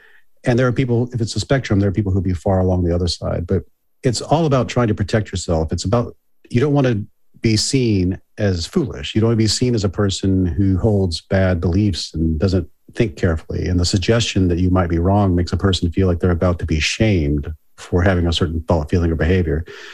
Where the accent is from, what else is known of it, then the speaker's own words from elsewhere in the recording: Mississippi, United States; I grew up in South Mississippi, Bible Belt.